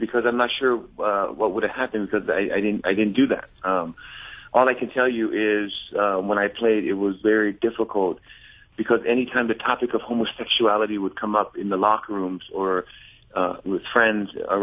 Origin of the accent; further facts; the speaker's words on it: Hawaii, United States; now in Minnesota, United States; I am from Hawaii, but I live in Minnesota. I've been here for 21 years.